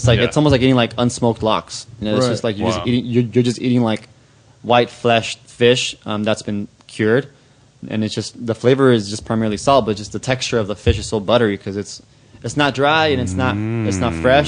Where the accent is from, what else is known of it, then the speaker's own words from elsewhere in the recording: Los Angeles, California, United States; I was born and raised in East LA, and I just want to represent